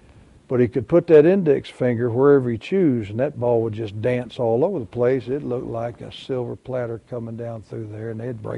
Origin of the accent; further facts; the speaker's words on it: Arkansas, United States; I'm from Arkansas.